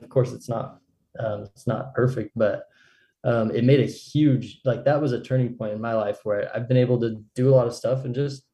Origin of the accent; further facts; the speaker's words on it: Mesa, Arizona, United States; also born or lived in Dallas, United States; So I grew up in Mesa. I was born in Dallas, Texas, but we just lived there for a few years. Pretty much from the time I was four, we were in the same house.